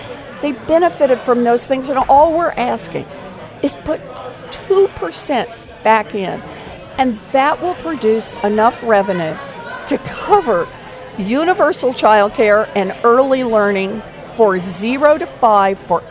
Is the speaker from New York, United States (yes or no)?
no; Oklahoma, United States; I grew up out in Oklahoma.